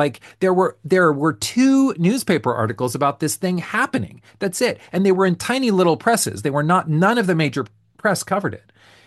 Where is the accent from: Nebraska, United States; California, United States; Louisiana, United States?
California, United States; I'm from California.